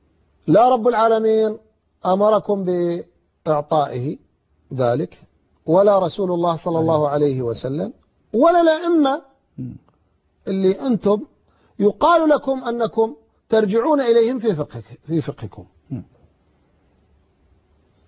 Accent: Iraq; born or raised there

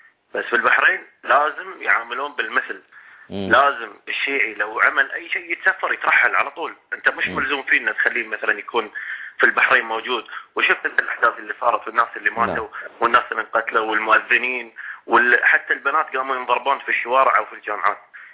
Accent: Qatar; يعني إحنا عندنا في قطر الناس عندنا

